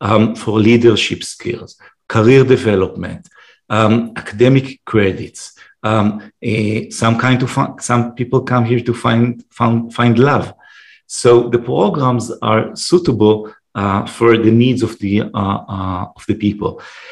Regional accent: Israel; I'm sure you can see from my accent that I am born and raised Israeli, and it's not surprising.

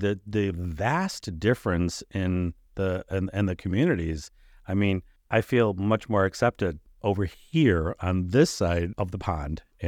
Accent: Rochester, New York, United States; also born or lived in Atlanta; now in St. Petersburg, United States; I grew up in Rochester, New York. I moved to Atlanta, Georgia, and now I live in St. Petersburg, Florida.

